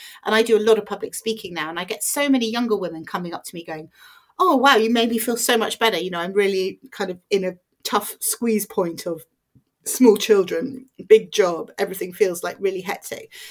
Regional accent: London, United Kingdom; So I think I am just a Londoner at heart.

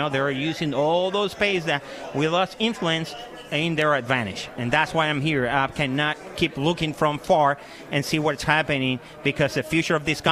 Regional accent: Puerto Rico; …, born and raised in Puerto Rico, served 28 years in the United States Army

